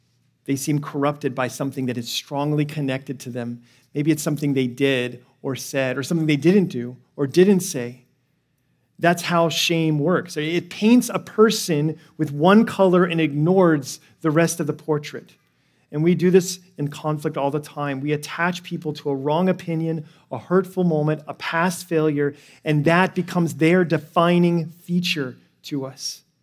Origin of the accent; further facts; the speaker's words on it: California, United States; And when I travel to these conferences, people say, so where are you from? And I don't know if you've ever faced this, but I say, I'm from California.